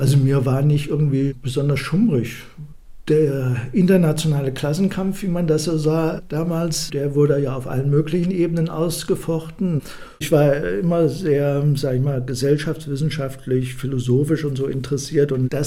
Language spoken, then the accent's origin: German; West Germany, Germany; dass man als Westdeutscher wieder zurück musste bis Mitternacht.